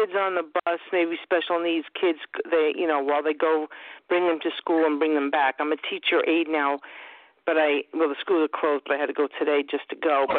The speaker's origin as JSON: {"language": "English", "region": "New York", "country": "United States", "said": "Long Island."}